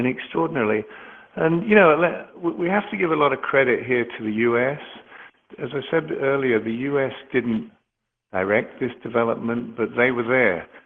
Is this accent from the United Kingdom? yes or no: yes; United Kingdom; I'm British